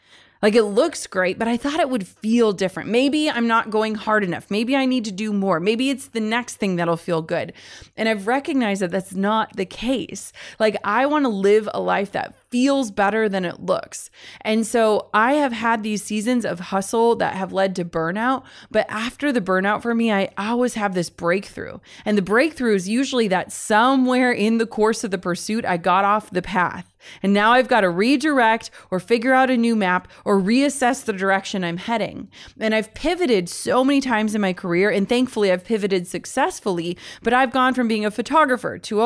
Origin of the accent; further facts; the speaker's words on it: Midwest, United States; And so I always try, and I'm from the Midwest, so a lot of people aren't super familiar with the world we're in.